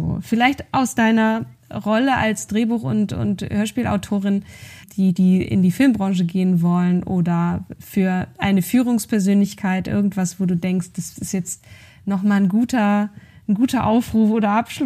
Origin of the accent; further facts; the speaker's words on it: Northern Germany, Germany; Ich komme ja eigentlich eher aus dem Norden, aber ich liebe es halt sehr.